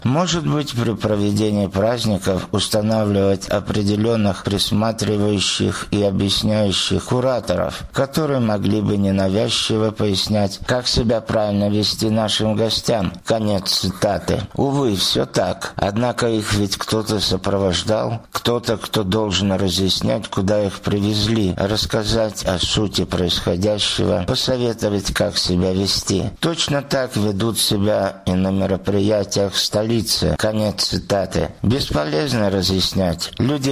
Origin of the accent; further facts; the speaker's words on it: Lykhny, Abkhazia, Georgia; Всегда очень горжусь тем, что я родом из Лыхны.